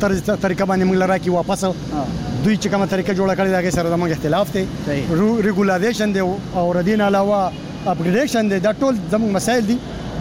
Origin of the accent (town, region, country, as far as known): Buner, Khyber Pakhtunkhwa, Pakistan